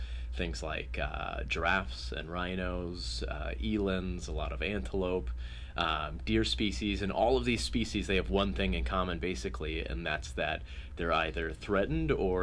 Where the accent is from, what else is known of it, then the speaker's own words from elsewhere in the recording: Mount Gilead, Ohio, United States; So I grew up in Mount Gilead.